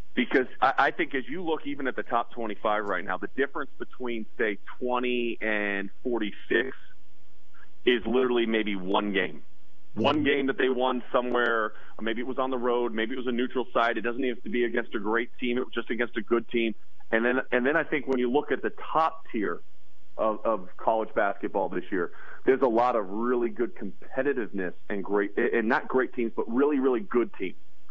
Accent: California, United States; And now, I grew up in the Bay Area, so I was able to see Jason play a lot in high school.

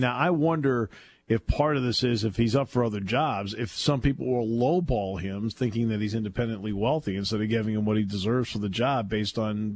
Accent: Enfield, Connecticut, United States; I grew up in Enfield, Connecticut.

